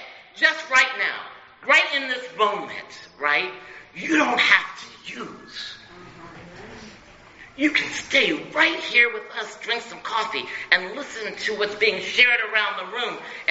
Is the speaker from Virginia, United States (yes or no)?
yes; Culpeper, Virginia, United States; also born or lived in Bonn, Germany; So I came from Culpeper, Virginia. I was born in Bonn, Germany. And we were a military family.